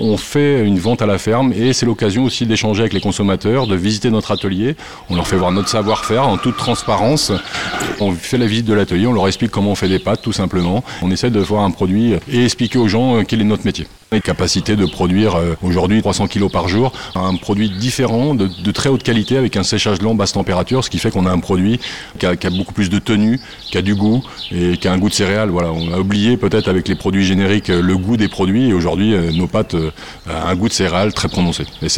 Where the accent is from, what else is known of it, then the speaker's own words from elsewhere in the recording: Maillezais, Pays de la Loire, France; j'ai 46 ans. Je suis d'origine de Maïzet, en plein Marais Poitevin.